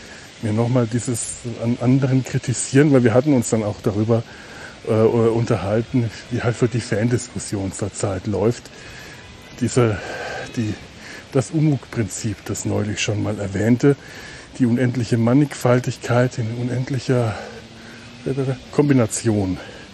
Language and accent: German; Cologne, North Rhine-Westphalia, Germany; Denn dafür hat man ihn ja als Kölner oder Kölnerin, ich weiß nicht.